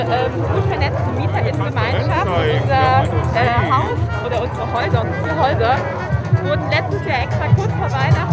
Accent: Leipzig, Saxony, Germany; Also ich bin aus Leipzig

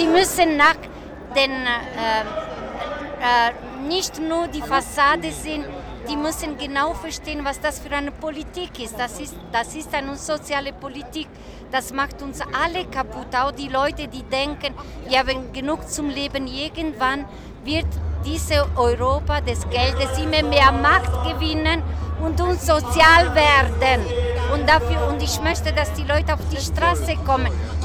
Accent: Italy; German is a second language; now in Frankfurt, Germany; ich bin eine Italienerin, die in Frankfurt lebt

